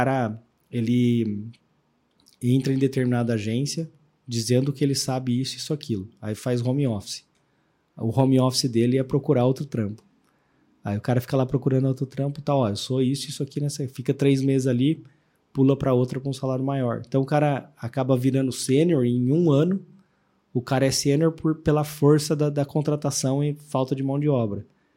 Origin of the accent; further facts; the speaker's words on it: São Paulo, Brazil; a gente estava aqui no interior de São Paulo, né? Também sou caipira.